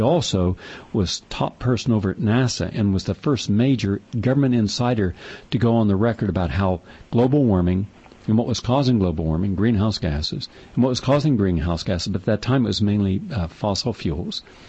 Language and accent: English; West Virginia, United States; especially in my area of the world where I grew up and lived in Appalachia, I lived in Weirton, I lived in Wheeling, I lived in Parkersburg and Steubenville.